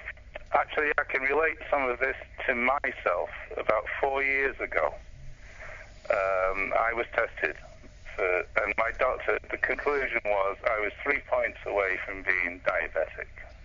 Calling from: Vancouver, British Columbia, Canada; I'm calling from Vancouver.

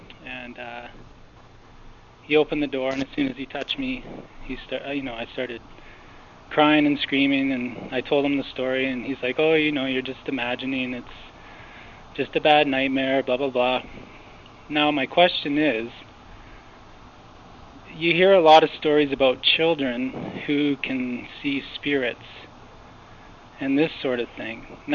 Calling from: British Columbia, Canada; I'm calling from British Columbia.

